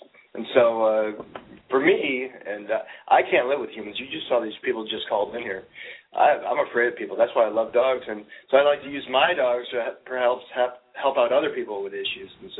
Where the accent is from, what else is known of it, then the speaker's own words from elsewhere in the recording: Chattanooga, Tennessee, United States; born there; I was born in Chattanooga, and it's just something about the south that I love.